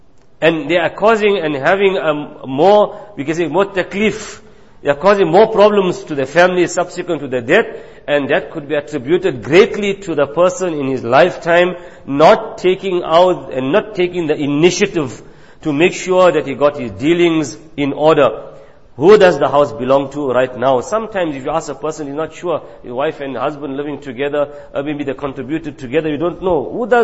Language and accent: English; South Africa; As a South African citizen, we are allowed what is called freedom of testation.